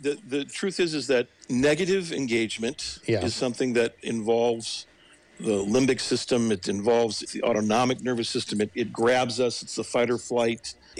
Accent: Ohio, United States; when I grew up in Ohio, I grew up in a very multifaceted political environment in Ohio

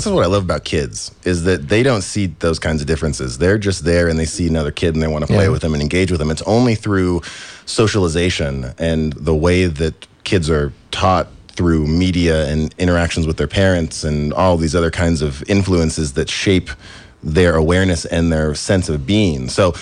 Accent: Live Oak, California, United States; oh, he was definitely born here. And then spent my childhood growing up in the Live Oak area. So this place, especially this area, is really close to home.

